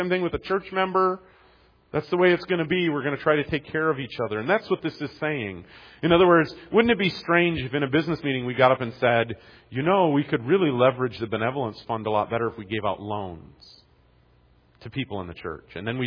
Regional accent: Detroit, Michigan, United States; I remember I grew up in the Detroit area

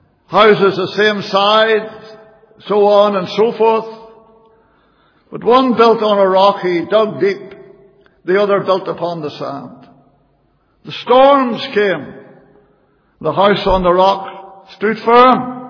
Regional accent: Lurgan, Northern Ireland, United Kingdom; And I was brought up in Lurgan.

